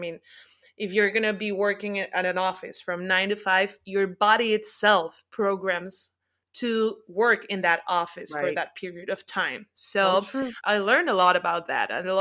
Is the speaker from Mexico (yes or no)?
yes; Puebla, Mexico; In Cancun, in Mexico, and then in Puebla. That's my hometown.